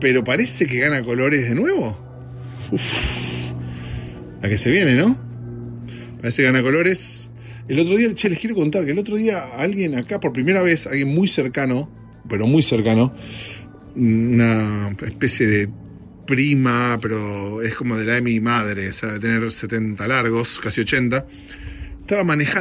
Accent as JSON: {"language": "Spanish", "country": "Argentina", "lives_now": "United States", "said": "tanto en mi país, en Argentina, acá con los demócratas y los republicanos"}